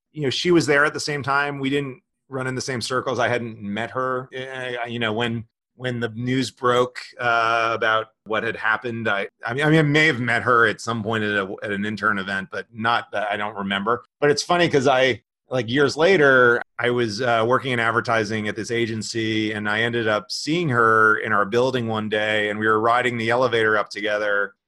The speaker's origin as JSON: {"language": "English", "region": "New Jersey", "country": "United States", "said": "I'm from Southern New Jersey, and kind of a rite of passage for every Jersey kid is to absolutely love"}